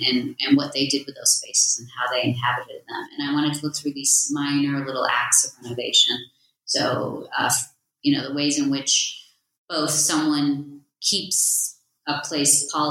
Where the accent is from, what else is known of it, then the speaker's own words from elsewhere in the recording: United States; My parents were immigrants to America. I grew up in the States. I am diasporic to South Africa